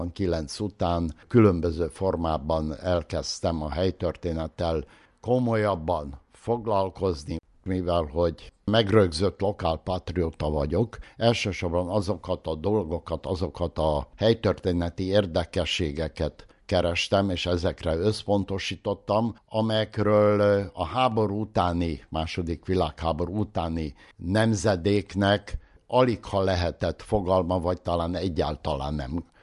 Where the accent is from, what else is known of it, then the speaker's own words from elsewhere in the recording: Arad, Arad County, Romania; Tőzsgyökeres aradi lévén